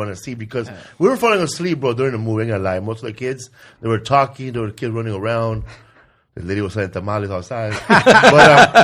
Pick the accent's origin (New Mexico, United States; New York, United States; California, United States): California, United States; Los Angeles; the reason they left me alone was because I told them I was from Boyle Heights and from East Los.